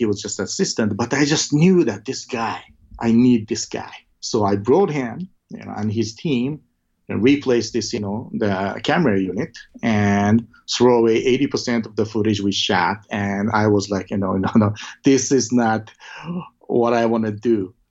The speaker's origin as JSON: {"language": "English", "region": "Osaka", "country": "Japan", "tie": "born or raised there", "said": "So then I took my entire crew and cast to my hometown, Osaka, because Osaka had a lot of friends."}